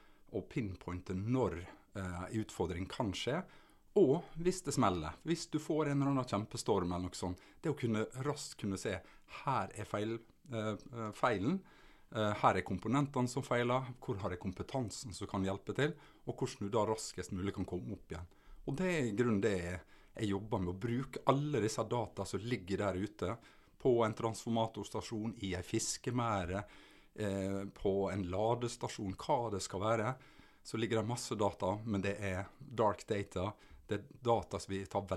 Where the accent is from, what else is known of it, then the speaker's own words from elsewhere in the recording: Møre og Romsdal, Norway; Som sunnmøring så går du mye i fjellet, sunnmørsalpene